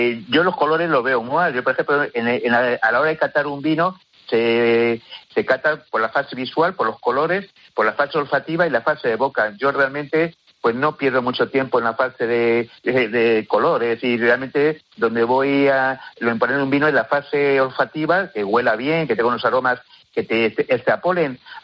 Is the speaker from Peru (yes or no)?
no; Canary Islands, Spain; yo soy canario y muchas veces en los vinos de mi tierra pues percibo esa salinidad que da el Atlántico